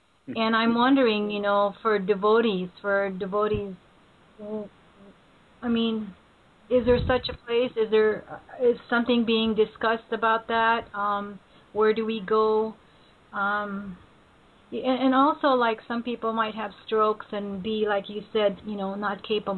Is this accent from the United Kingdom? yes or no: no; Philippines; I was raised this way, because I was raised in the Philippines